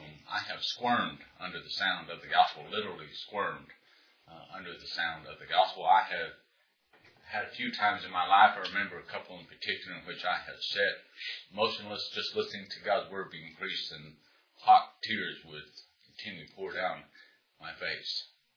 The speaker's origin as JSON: {"language": "English", "region": "Missouri", "country": "United States", "tie": "born or raised there", "said": "Several years ago now, there was an incident in my hometown in rural Missouri that took place that made an impression upon me for a variety of reasons."}